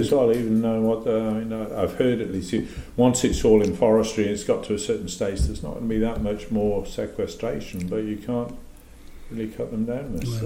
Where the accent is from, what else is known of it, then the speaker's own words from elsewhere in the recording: England, United Kingdom; moved away; I came from England.